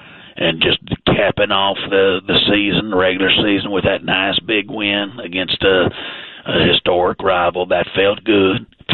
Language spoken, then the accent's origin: English; Arkansas, United States; I come from a whole family of liver abusers. You know, we're from Arkansas, so we like to drink ourselves into a state of blind euphoria.